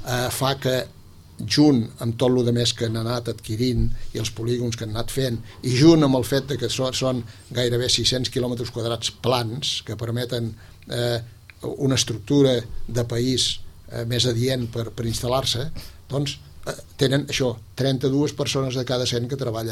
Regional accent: Catalonia, Spain; i me n'alegro profundament com a català, que Catalunya és una de les regions europees

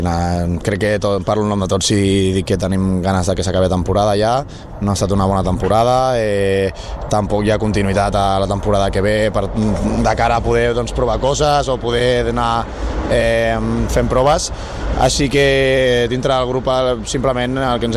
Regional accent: Sitges, Catalonia, Spain; Jo, al final, per sort, no m'he mogut mai de Sitges. Jo aquí estic super a gust, és el meu poble.

